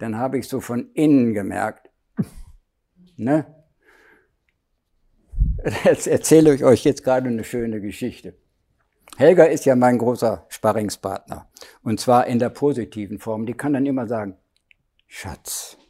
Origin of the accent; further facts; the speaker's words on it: Germany; Aber so als Deutscher habe ich noch versucht, das abzufedern.